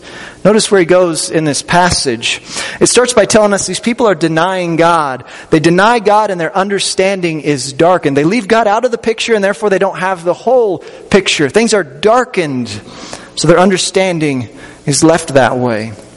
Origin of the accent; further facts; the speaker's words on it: Kansas, United States; Either way, grew up in southeast Kansas.